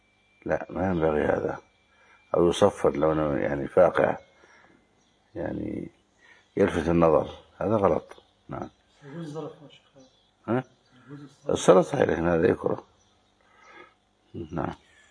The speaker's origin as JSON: {"language": "Arabic", "country": "Egypt", "said": "ومن نبه عليه أن الصرف الذي سمع عندنا في بلادنا مصر الفكة لا يجوز في المسجد،"}